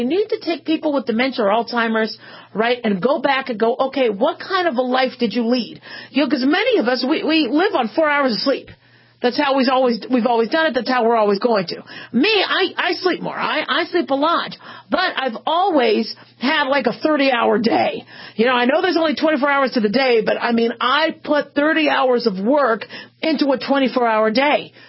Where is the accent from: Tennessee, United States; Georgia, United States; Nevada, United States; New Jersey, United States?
Nevada, United States; You know, I'm from Southern Nevada, so we have all the casinos out here and we're a 24-hour town.